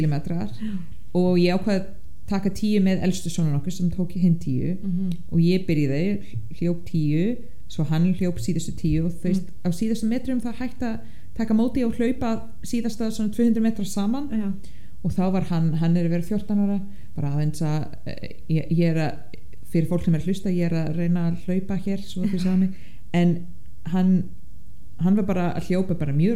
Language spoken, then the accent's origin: Icelandic; Ottawa, Ontario, Canada; now in Iceland; þú veist Ottawa höfuborgin það sem ég er ólst upp